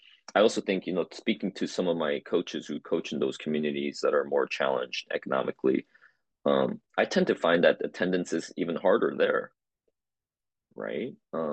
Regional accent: Springfield, Oregon, United States; moved away as an adult; I grew up in Springfield High School, where the socioeconomic status is, closer to those, school in the lower end of the, economic, disparities.

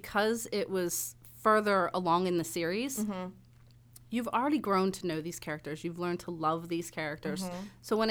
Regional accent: Dunkirk, New York, United States; I am thinking about maybe making a trip back to my hometown and maybe do a signing in there. I'm originally from Dunkirk, New York.

